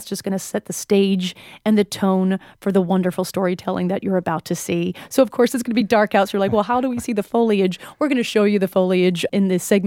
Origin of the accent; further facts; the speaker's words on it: New Hampshire, United States; You know, I'm from New Hampshire, so that was my opinion.